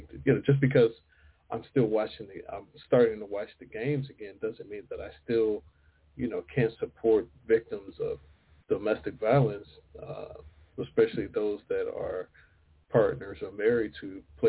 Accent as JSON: {"language": "English", "town": "Chicago", "region": "Illinois", "country": "United States", "said": "well, yeah, I'm from Chicago, man, so it's always the Bears, you know."}